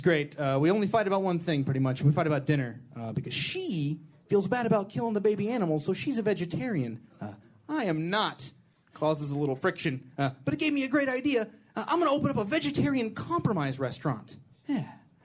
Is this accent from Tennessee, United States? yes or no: no; Kentucky, United States; I'm from Kentucky. I grew up in a trailer park in Kentucky